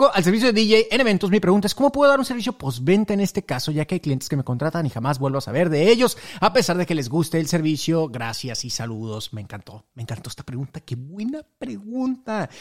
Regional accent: Venezuela; now in Mexico City, Mexico; Soy venezolano y desde hace 14 años vivo en la Ciudad de México. Y si bien no hay un día que pase que no extraña mi tierra

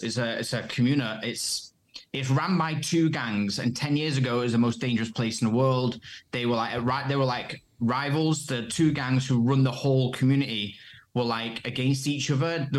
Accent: Blackpool, North West England, United Kingdom; now in United States; I am from Blackpool. I was like a massive chav. I was a little shit.

